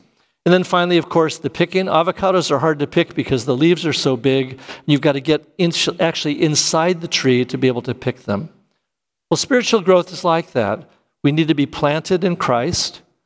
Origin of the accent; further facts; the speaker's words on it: California, United States; I grew up in Southern California growing avocados.